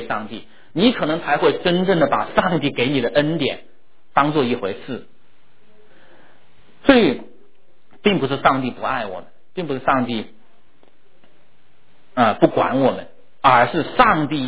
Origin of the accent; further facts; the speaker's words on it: China; 我们中国人总在说知子莫如父，对不对？